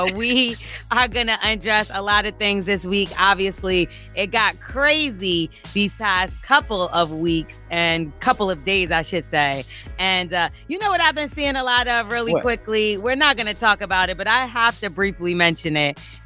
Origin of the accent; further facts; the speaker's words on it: New York, United States; maybe that's me growing up in New York.